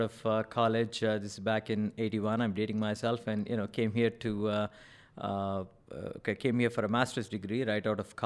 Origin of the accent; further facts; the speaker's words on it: Nizamabad, Telangana, India; born there; I was born in India. In a town called Nizamabad in Andhra Pradesh.